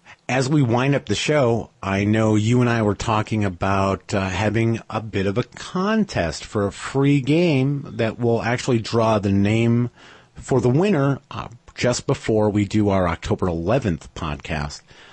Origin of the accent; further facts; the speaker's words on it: United States; Being an American, I don't believe I would probably look to play the game.